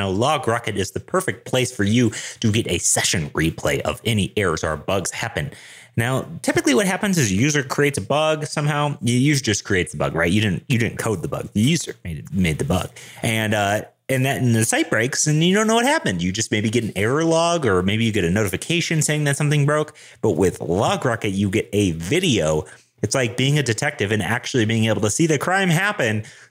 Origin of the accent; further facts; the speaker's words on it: Denver, Colorado, United States; I'm a developer from Denver, Colorado.